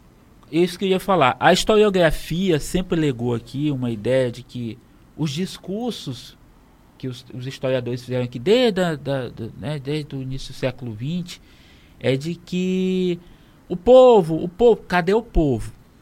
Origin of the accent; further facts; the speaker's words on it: Itapecuru Mirim, Maranhão, Brazil; eu sou de Itapecuru Mirim, que é a cidade perto de São Luís, onde as tropas ficaram concentradas para tomar São Luís.